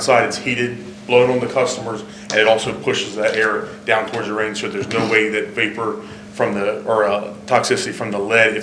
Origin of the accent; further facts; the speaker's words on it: United States; I mean, so I'm from Sussex